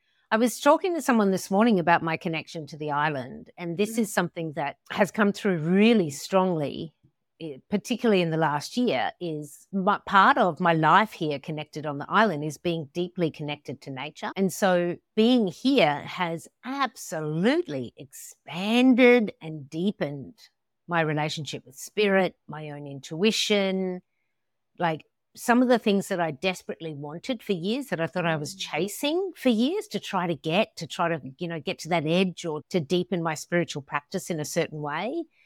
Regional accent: Australia; born there; also born or lived in New York City; now in Tobago, Trinidad and Tobago; Yeah, I'm Australian-American. So my father was Australian. My mother is American. And I was born in Australia. I've lived in many parts of the world. And before moving to the Caribbean, I was based up in New York City.

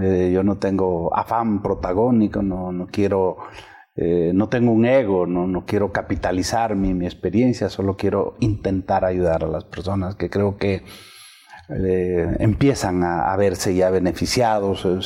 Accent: Patibamba, Ayacucho, Peru; also born or lived in San Miguel; Fuimos desde Ayacucho, pasamos por San Miguel, mi pueblo, a Patibamba, donde fui niño, y me recibían con el cariño, con las bandas, bailando, danzando.

